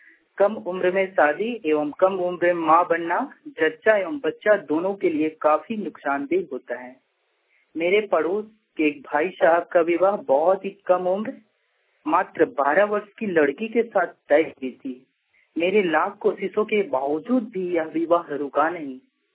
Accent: Hazaribagh, Jharkhand, India; ग्राम मुक्तमा, पुष्करियाजपुर, थाना इचाक, जिला हजारीबाग का निवासी हूँ।

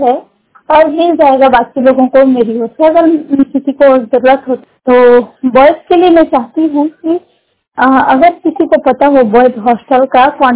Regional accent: Raipur, Chhattisgarh, India; और मैं रायपुर छत्तीसगढ़ की रहने वाली हूँ।

